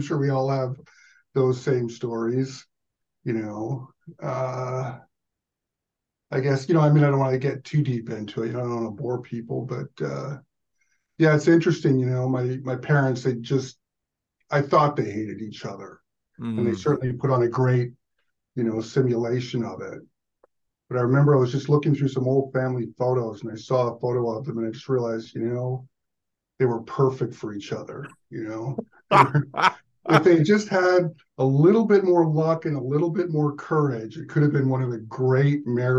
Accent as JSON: {"language": "English", "country": "Canada", "tie": "born or raised there", "moved": "as an adult", "said": "I am a Canadian, raised in Canada. I came over here on a temporary job for 3 months, and that was about 35 years ago."}